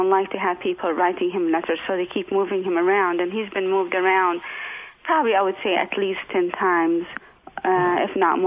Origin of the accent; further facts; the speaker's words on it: Raleigh, North Carolina, United States; also born or lived in Jordan; That's where I come from. I'm an American. I'm mixed. My mom is white American, and my father's Palestinian-Jordanian. But I lived a lot of my life also in Jordan. Most of my life was here in Raleigh, but I also lived in Jordan.